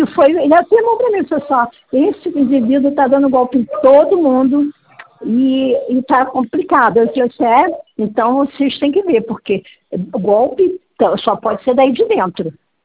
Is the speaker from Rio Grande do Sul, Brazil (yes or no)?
no; Rio de Janeiro, Brazil; eu sou do Rio de Janeiro.